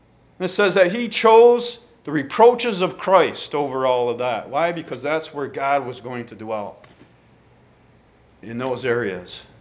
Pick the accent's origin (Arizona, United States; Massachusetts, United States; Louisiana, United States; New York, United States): New York, United States; Owego; a picture that my sister painted of Owego, my hometown where Gretchen and I grew up.